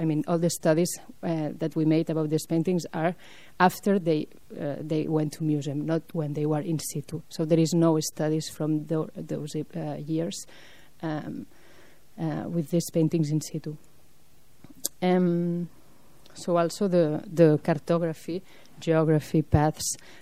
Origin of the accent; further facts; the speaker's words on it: Barcelona, Catalonia, Spain; English is a second language; still more for me where I'm coming from the Barcelona, so I need to really spend time there